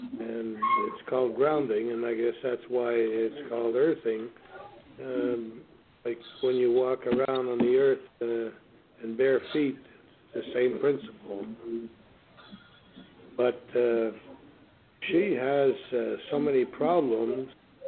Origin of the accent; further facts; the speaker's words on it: England, United Kingdom; because she's French, I'm English